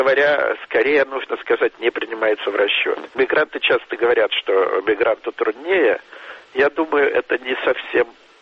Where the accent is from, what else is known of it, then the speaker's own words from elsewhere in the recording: Russia; now in Israel; я из Израиля впервые видимый в Голливуде русский мигрант, значит, еврей из России, успешный в Израиле